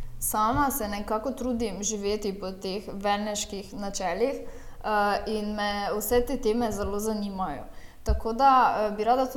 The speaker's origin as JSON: {"language": "Slovenian", "town": "Ptuj", "region": "Drava", "country": "Slovenia", "said": "Prihajam iz Ptuja, kjer imam tudi družinski wellness studio Aura."}